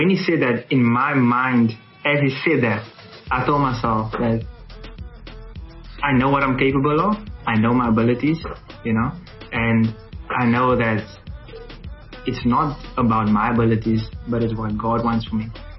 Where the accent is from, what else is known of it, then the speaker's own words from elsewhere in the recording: Cape Town, Western Cape, South Africa; because I'm from Cape Town